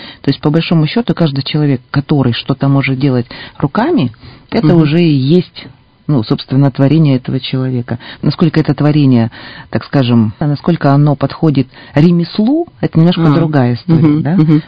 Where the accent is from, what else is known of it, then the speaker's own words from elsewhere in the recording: Siberia, Russia; Но мы же хлебосольные сибиряки.